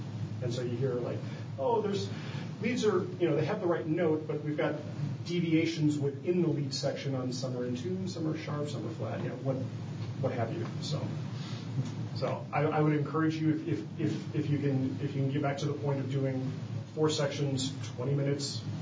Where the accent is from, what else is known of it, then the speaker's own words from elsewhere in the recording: Land O'Lakes, Wisconsin, United States; Land O'Lakes.